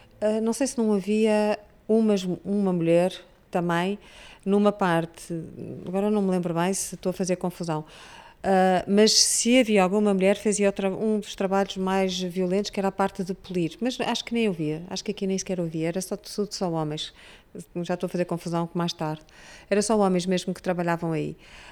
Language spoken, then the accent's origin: Portuguese; Leiria, Centro, Portugal; born there; Nasci em Leiria porque os meus avós, tanto do lado da minha mãe como do lado do meu pai, são os dois de Leiria.